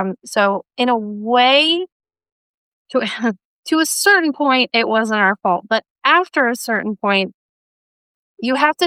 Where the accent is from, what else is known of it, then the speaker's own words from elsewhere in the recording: Colorado, United States; Well, for example, for me, I grew up in Colorado in a very like hippie kind of yuppie culture.